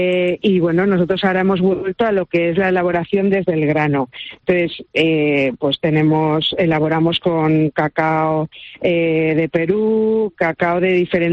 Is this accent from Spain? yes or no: yes; Valencian Community, Spain